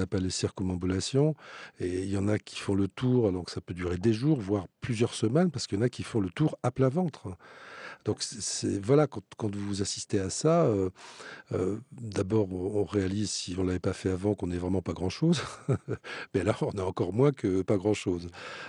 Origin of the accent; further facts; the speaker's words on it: France; Je suis français, j'ai vécu dans la tradition occidentale, même si je ne suis pas imprégné du judéo-christianisme jusqu'aux os.